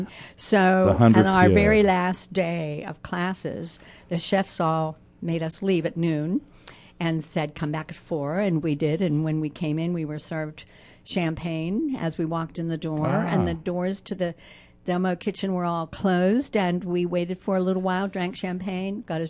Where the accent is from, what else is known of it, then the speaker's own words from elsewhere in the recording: Pennsylvania, United States; also born or lived in California; I'm originally from Pennsylvania. Near Pittsburgh, Pennsylvania, but spent most of my life in California.